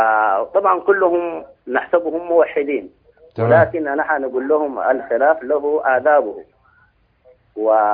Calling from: Sudan; أنا ومعك من السودان،

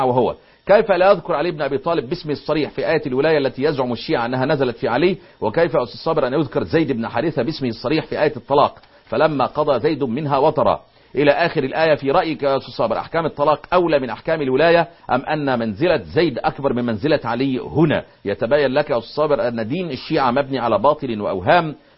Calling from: Algeria; من الجزائر، والله حاولت أن أتصل مرارا

